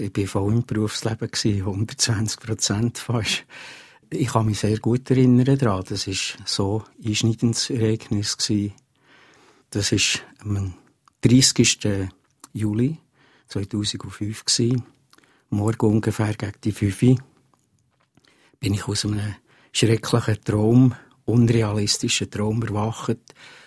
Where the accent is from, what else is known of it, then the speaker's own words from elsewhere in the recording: Oberhofen, Bern, Switzerland; Ich bin in der Gegend von Thun aufgewachsen, gebürtiger Oberhofner. Und in Uetendorf in die Schule gegangen.